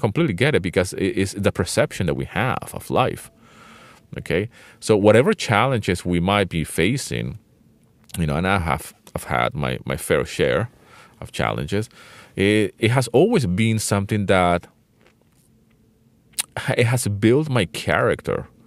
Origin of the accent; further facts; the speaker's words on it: Venezuela; also born or lived in United Kingdom; I am British by birth, but I grew up in Venezuela.